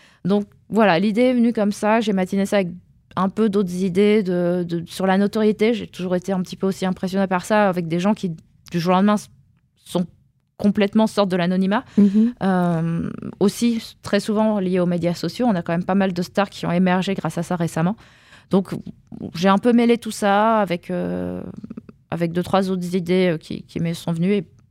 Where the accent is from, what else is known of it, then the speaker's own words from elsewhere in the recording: Nancy, Grand Est, France; Donc je suis pour ainsi dire née dans un théâtre. J'ai grandi à Nancy pendant une trentaine d'années.